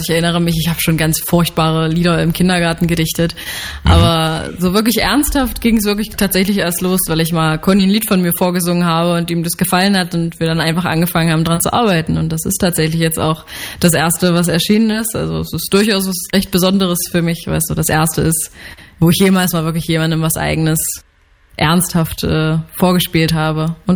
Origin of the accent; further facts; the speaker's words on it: Staßfurt, Saxony-Anhalt, Germany; genau, ich komme aus Staatsfurt.